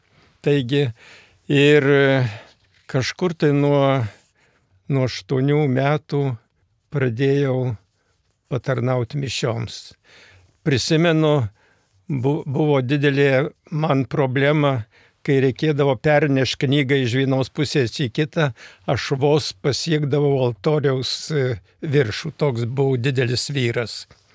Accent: Gudonys, Alytus County, Lithuania; Gimiau ir augau Dzūkijos kaime, kuris vadinasi Gudonys, o parapija Krikštonių.

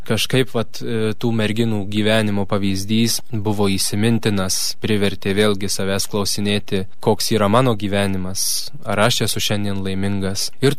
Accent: Vilkaviškis, Marijampolė County, Lithuania; man 23 metai, esu iš Vilkaviškio ir ruošiuosi pradėti studijų metus Italijoje.

